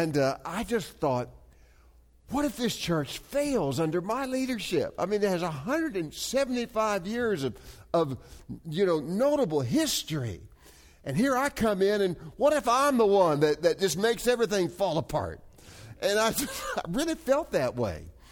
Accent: Virginia, United States; and I moved back to my hometown in Virginia, Northern Virginia, and became a pastor of a church there

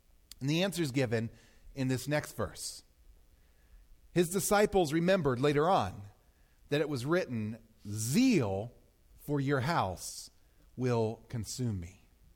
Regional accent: Maryland, United States; I grew up in Maryland

